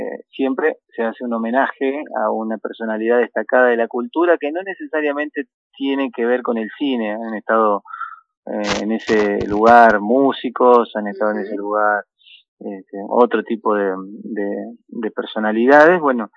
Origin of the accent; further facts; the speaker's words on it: Patagonia, Argentina; habla mucho de quiénes somos los patagónicos, de quiénes son los habitantes de toda esta tierra.